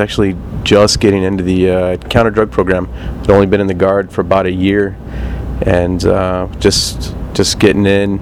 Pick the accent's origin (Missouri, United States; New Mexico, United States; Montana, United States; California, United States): New Mexico, United States; Las Cruces; also born or lived in Tennessee; Yeah, originally from Tennessee, but raised in New Mexico, so a proud New Mexican.